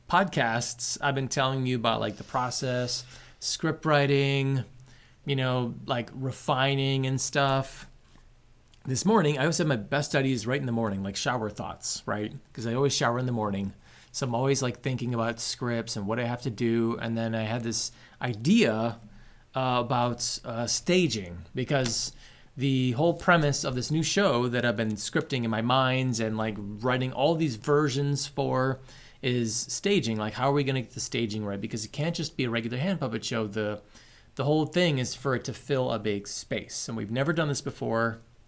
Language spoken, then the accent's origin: English; Springville, United States; Springville, my hometown, that like we love and enjoy right now, what do we got?